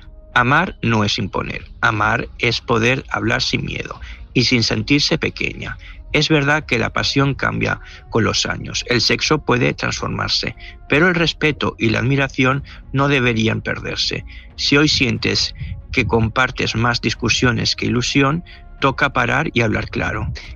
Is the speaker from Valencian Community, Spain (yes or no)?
yes; Gandia, Valencian Community, Spain; Hola, buenas noches, yo soy de Gandía.